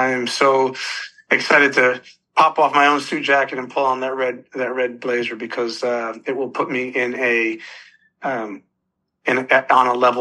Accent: New Jersey, United States; I'm from New Jersey

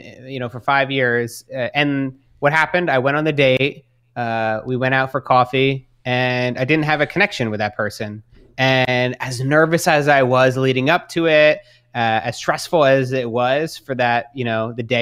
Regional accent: Australia; now in New York, United States; being in New York, being Australian, there's not a whole lot of them there.

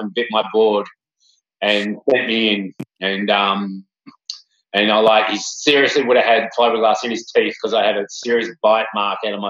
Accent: Cronulla, New South Wales, Australia; Lucky I kind of was used to that by growing up in Cronulla

